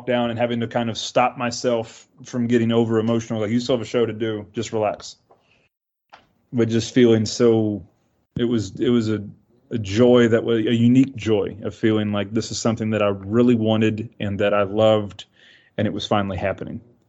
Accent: the South, United States; accent: Southern; I have a thick natural accent, you know, being born and raised in the South.

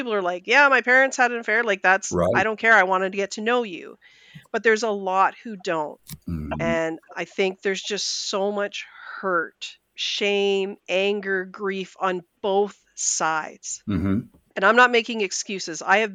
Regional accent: Canada; like I had low centimorgan matches and as Canadian, like we don't have been verified.

